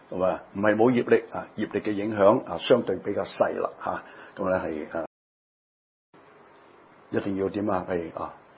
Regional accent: Hong Kong; 我哋香港人呢係我哋同一層樓隔離房戶嘅大家都唔傾偈嘅

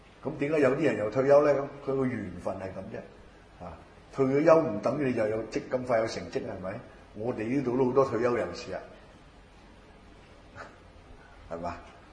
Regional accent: China; 我識睇中文，我係中國人

